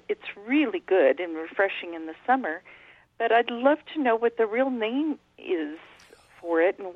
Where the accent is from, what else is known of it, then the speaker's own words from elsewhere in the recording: Scottsdale, Arizona, United States; when I was growing up in Scottsdale in the 50s